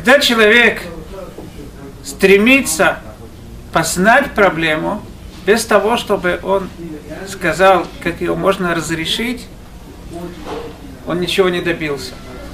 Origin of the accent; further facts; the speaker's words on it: Israel; потому что я из Израиля